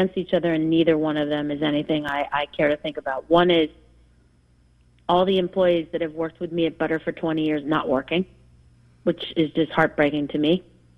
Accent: Manhattan, New York, United States; I grew up in Manhattan, so, you know, when I read an article about a place like Delmonico's or somewhere I've gone my whole life

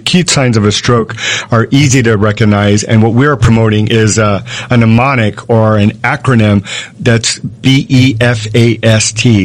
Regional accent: Pearl City, Hawaii, United States; Yeah, I grew up in Pearl City. I work at Palimomi.

